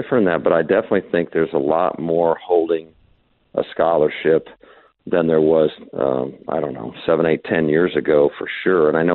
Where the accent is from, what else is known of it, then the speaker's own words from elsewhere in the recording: Kansas, United States; We, you know, he grew up in Kansas, and I'm from Kansas, and our associate head coach is from Kansas.